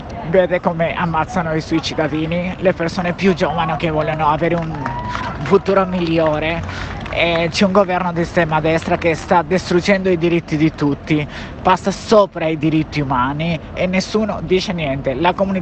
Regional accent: Colombia; now in Italy; io sono cittadina colombiana, nel mio paese ho diritto di avere i miei documenti

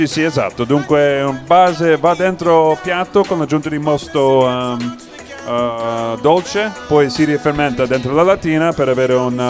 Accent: United States; Italian is a second language; Vengo dagli Stati Uniti.

